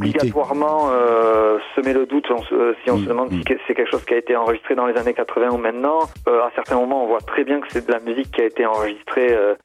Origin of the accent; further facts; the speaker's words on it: Nouvelle-Aquitaine, France; Ensuite, moi, je viens de la région du Pays Basque, donc pour trouver les disques de funk, c'était vraiment très très compliqué à l'époque.